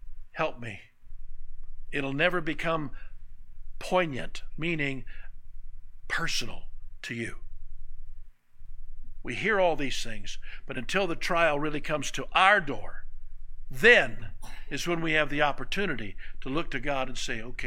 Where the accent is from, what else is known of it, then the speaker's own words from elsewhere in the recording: Tulsa, Oklahoma, United States; also born or lived in Bartlesville; When I was a boy, I was born in Bartlesville, north of Tulsa. And when I was about 6 years old, my dad worked for City Service Oil Company. My dad got transferred to Tulsa.